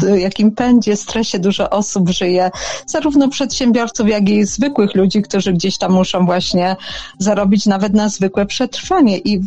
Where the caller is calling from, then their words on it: Katowice, Silesian Voivodeship, Poland; pozdrawiam z Katowic.